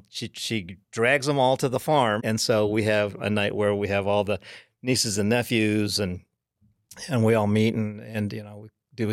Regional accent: California, United States; because I'm a kid from California, even though I'm Oriental.

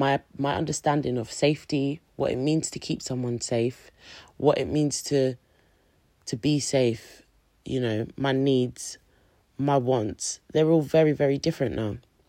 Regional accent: London, United Kingdom; I'm from South London, and I'm black.

